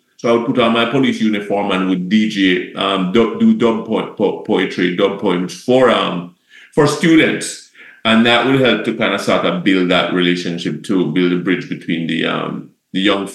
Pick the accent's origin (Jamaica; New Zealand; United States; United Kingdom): Jamaica; Horton Grove Ramble; I was born in Jamaica, grew up in a little rural district called Horton Grove Ramble, and grew up with my grandparents, and they were like farmers.